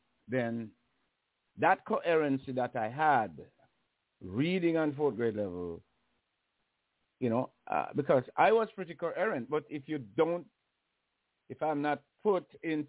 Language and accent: English; Jamaica; I grew up in Jamaica